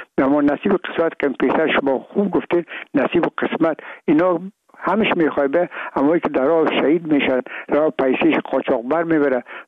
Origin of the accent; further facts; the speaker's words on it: Afghanistan; میگم ما افغان هستیم